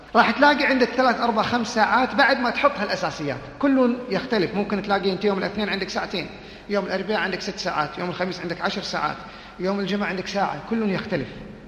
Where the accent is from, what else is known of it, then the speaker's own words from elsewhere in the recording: Kuwait; فهو شيخ مشهور عندنا في الكويت وكذلك في المنطقة